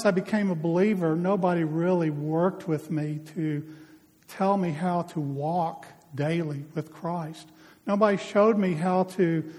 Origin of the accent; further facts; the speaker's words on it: Dallas, Texas, United States; See, I grew up in Cassiview area of Dallas, and my parents were believers. My dad was a deacon in a Baptist church.